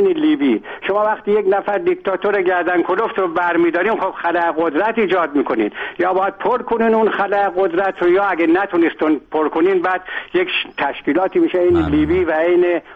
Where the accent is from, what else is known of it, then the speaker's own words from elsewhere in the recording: Iran; من خودم ایرانیم